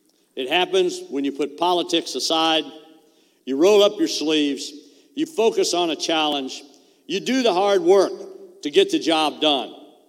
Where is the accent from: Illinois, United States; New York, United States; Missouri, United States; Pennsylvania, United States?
Missouri, United States; Bolivar; And that's why I am here today in my hometown of Bolivar to announce that I am running for you to be your governor in the great state of Missouri.